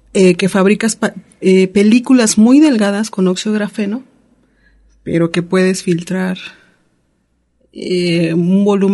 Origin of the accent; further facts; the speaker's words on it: Cuernavaca, Morelos, Mexico; pues vengo de Cuernavaca, Morelos.